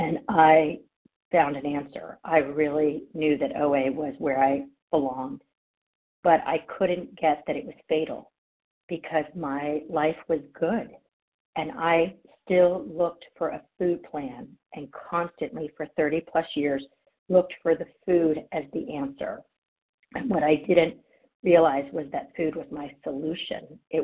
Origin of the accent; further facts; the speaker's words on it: California, United States; from California